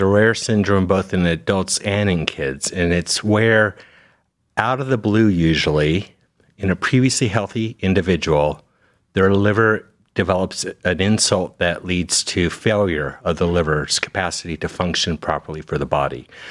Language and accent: English; Las Vegas, Nevada, United States; So I was born and raised in Las Vegas, so Western boy.